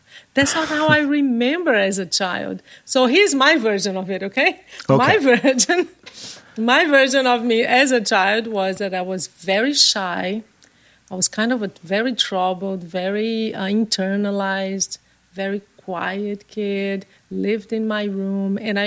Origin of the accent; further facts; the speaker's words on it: Northeast Region, Brazil; English is a second language; I'm from the Northeast, and in the Northeast, we have two weathers in the Northeast.